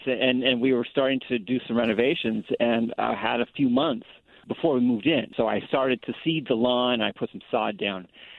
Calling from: Philadelphia, Pennsylvania, United States; Well, actually, I'm calling from Philly. I'm calling from my job, which is across the street from Franklin Square. But I live in the Fishtown neighborhood of Philadelphia.

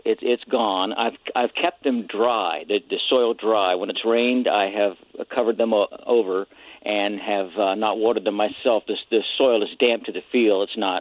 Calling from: Nashville, Tennessee, United States; I'm fine, and I'm calling from Nashville, Tennessee.

